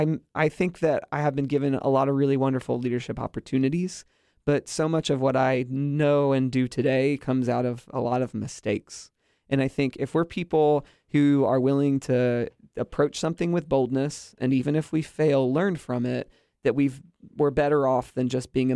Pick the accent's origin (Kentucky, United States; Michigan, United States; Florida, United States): Florida, United States; Orlando; I grew up in Orlando. I didn't know how awesome I had it until I went away.